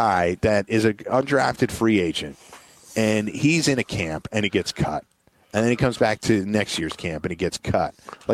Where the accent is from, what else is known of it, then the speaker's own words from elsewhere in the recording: Queens, New York, United States; No, I grew up in Queens, so I don't have like the added geographical pull. I'm a Jersey guy.